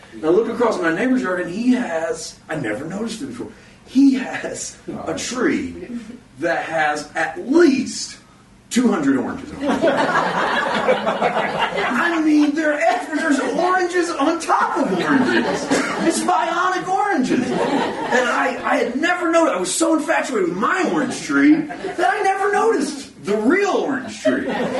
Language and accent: English; Missouri, United States; now in Castaic, United States; I got a little orange tree in my backyard in Castaic. I've never had an orange tree in my life. Born and raised in Missouri.